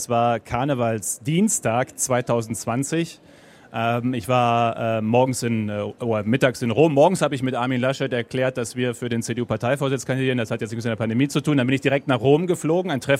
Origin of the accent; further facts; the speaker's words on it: North Rhine-Westphalia, Germany; Ich komme aus dem Dorf Münsterland, 3700 Einwohner.